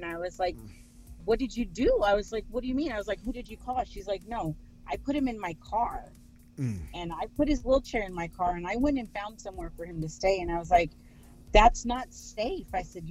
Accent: Texas, United States; because I'm from Texas, I don't sound like that.

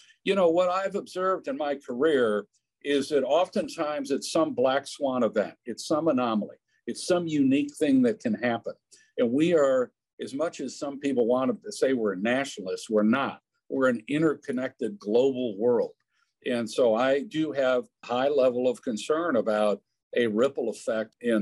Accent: Ireland; I'm Irish. I'm inherently optimistic, and I'm a developer.

